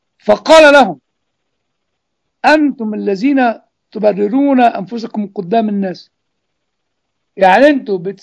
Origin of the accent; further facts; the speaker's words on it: Egypt; احنا عندنا في مصر 1400 سنة شتيمة في المحبة واعتبارها ضعف